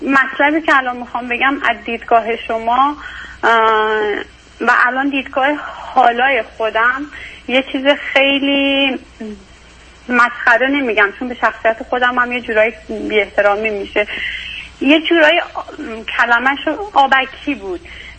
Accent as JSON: {"language": "Persian", "country": "Iran", "moved": "as an adult", "said": "من موقعی که ازدواج کردم مستقیم از ایران اومدم اینجا."}